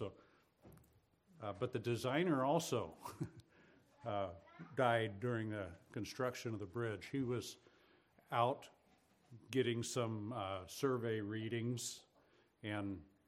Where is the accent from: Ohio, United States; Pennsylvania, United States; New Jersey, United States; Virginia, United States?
Ohio, United States; Cincinnati; because I grew up in Cincinnati